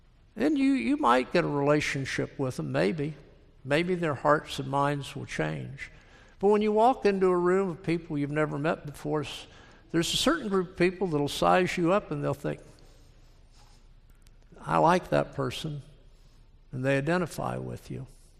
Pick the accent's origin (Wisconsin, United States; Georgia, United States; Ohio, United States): Georgia, United States; I told her no. I was from Georgia. I was a pastor coming here.